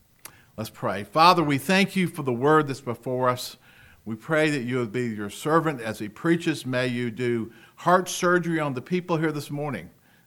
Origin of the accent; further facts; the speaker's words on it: Rock Hill, South Carolina, United States; I went to Winthrop University, which is in my hometown of Rock Hill, South Carolina.